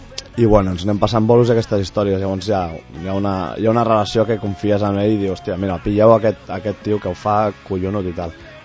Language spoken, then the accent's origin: Catalan; Sant Cugat del Vallès, Catalonia, Spain; jo sóc de Sant Cugat